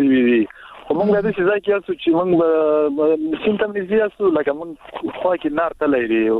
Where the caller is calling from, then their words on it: Baghlan, Afghanistan; د بغلان ولای